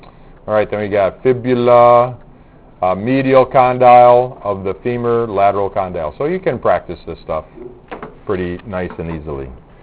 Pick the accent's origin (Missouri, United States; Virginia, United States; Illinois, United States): Illinois, United States; Chicago; I grew up in Chicago, and we would get snow all the time in the wintertime